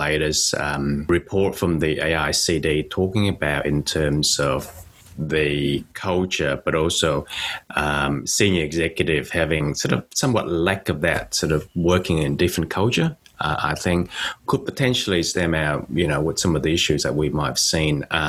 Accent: South Australia, Australia; now in Sydney, Australia; We usually live in Sydney, but I grew up in South Australia, did all my undergrad there, and then move across and work in Melbourne

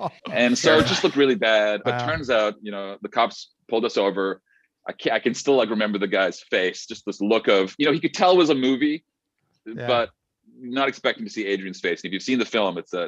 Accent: South Africa; now in Vancouver, Canada; We've lived here since 1990. So it's a little while here. It's funny, you know, we always wanted to move to the States. We're from South Africa.

